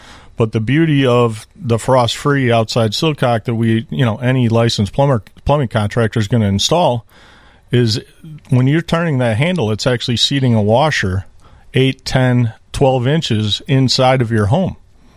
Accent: Wisconsin, United States; Wisconsin, it's spigot. I know that. I grew up in Wisconsin. We say spigot.

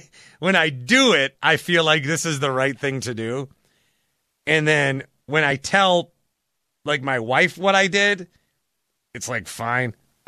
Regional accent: Milwaukee, Wisconsin, United States; I'm from Milwaukee where they charge $6 a PBR

